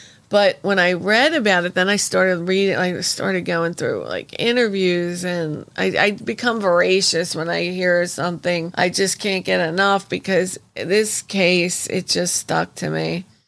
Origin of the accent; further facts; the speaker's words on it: Wildwood, New Jersey, United States; That's where my aunt, I grew up in Wildwood since I was zero. I mean, when I was born, I was going to Wildwood.